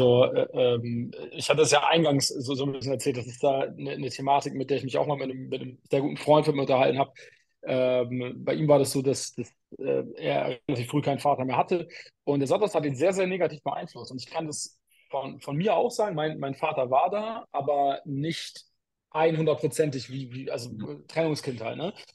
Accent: Bremen, Germany; Also ich komme aus Bremen ursprünglich, aus nicht so einem netten Stadtteil tatsächlich.

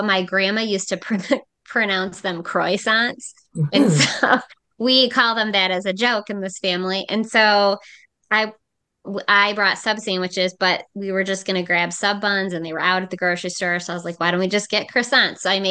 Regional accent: Midwest, United States; Of course, as a Midwesterner, I like lots of mayonnaise.

